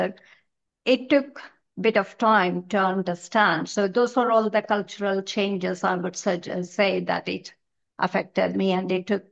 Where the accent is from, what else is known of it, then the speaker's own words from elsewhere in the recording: India; now in United Kingdom; growing up in India, extended family is very, very important. I grew up with so many cousins, so many uncles and aunts